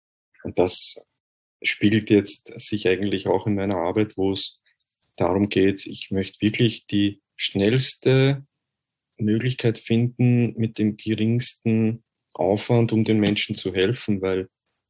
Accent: Vienna, Austria; wie ihr wahrscheinlich hören könnt, ich bin aus Österreich, aus Wien. Ich hoffe, ihr könnt meinen Dialekt verstehen.

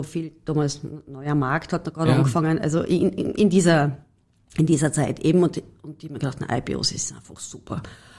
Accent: Carinthia, Austria; Ich war als Kärntnerin ganz klassisch in der HBLA in der Oberstufe.

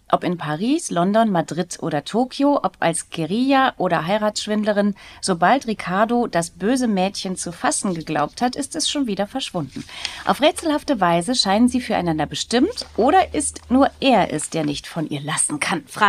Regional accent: Germany; als Deutsche, die nicht so gut Französisch kann

